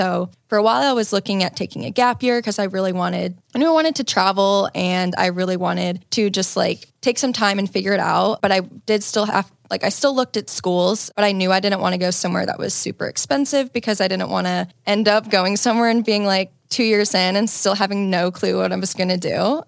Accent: Indiana, United States; With that, I am originally from Indiana. I'm from outside of Chicago. I call it like the Jersey of Chicago because no one would know where it is.

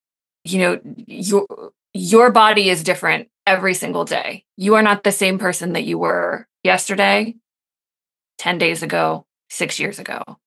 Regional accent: Colorado, United States; oh, no, I'm from Colorado, so I'm going to have to find out where this place is.

